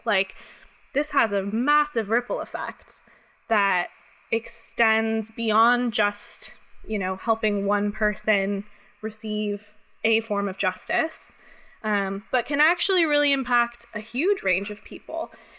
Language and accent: English; California, United States; So growing up in California, there was definitely a tendency to think we were in a more progressive society than we actually were.